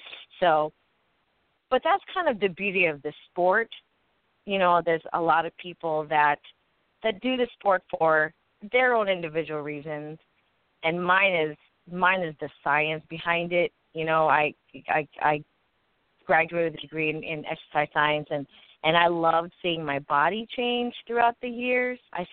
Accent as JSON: {"language": "English", "country": "Philippines", "said": "Because I'm Filipino, and in a lot of Asian cultures, bodybuilding alone isn't a very embraced sport."}